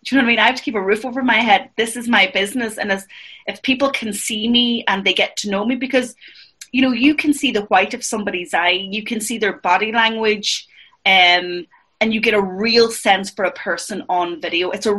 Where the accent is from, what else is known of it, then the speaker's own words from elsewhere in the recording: Ireland; we have as Irish people